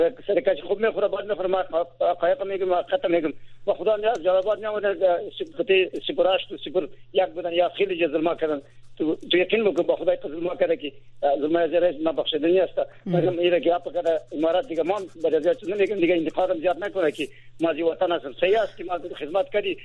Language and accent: Pashto; Afghanistan; موږ افغانان دي افغانستان د خاوري موږ ټول افغانان یو